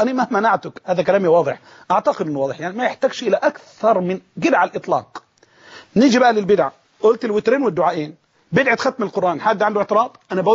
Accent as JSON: {"language": "Arabic", "town": "Mansoura", "region": "Dakahlia", "country": "Egypt", "said": "عندنا في المنصورة بيجيبوا الشيخ مثلا معمول له إعلانات في كذا وكذا"}